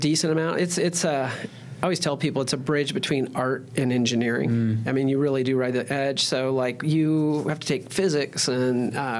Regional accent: Phoenix, Arizona, United States; Born and raised here.

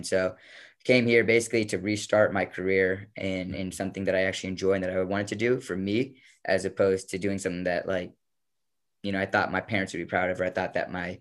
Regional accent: New Jersey, United States; And I'm from outside Philly. I'm from the Garden State, yet we don't have many farms in the part of Jersey that I'm from.

